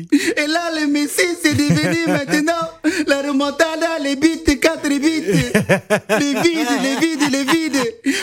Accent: Barcelona, Catalonia, Spain; French is a second language; moi je suis de Barcelone, Barcelone.

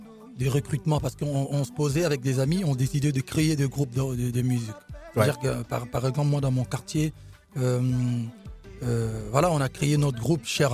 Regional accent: Bandal, Kinshasa, DR Congo; Moi, je suis des Bandal.

